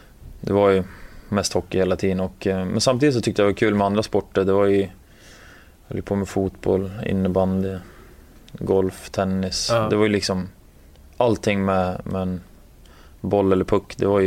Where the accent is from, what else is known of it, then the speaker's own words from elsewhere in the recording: Gävle, Gävleborg County, Sweden; men hemma i Gävle när det var minus 15-20 grader.